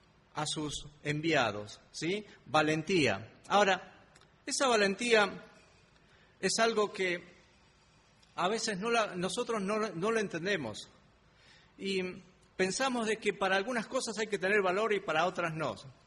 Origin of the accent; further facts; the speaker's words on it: Tucumán, Argentina; En mis vacaciones visitaba mi provincia de Tucumán, de donde soy oriundo, y visitaba a mi familia.